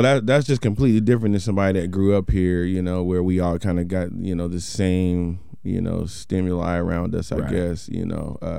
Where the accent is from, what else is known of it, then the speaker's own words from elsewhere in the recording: Portland, United States; You just from San Diego, I'm just from Portland, and that's all I need to know.